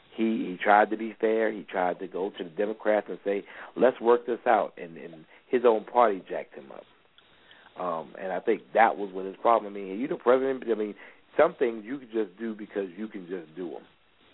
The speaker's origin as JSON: {"language": "English", "town": "Brooklyn", "region": "New York", "country": "United States", "said": "And, you know, I'm from Brooklyn, and, you know, you recognize game when you see game."}